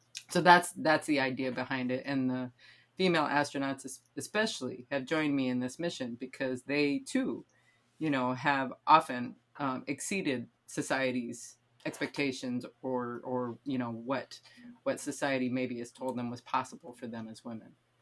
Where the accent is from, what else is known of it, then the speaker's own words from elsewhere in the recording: South Dakota, United States; the way that I grew up in South Dakota, to going all over the world with men who walked on the moon.